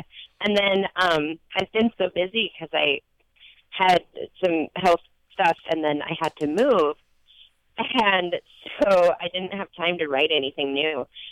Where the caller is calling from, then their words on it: Missoula, Montana, United States; Yeah, I'm in Missoula, Montana right now.